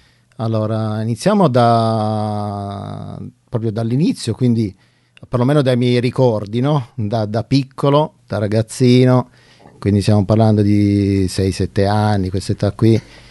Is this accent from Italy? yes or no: yes; Turin, Piedmont, Italy; born there; Cioè, io sono nato a Torino, però mio padre è friulano e mia madre è pugliese.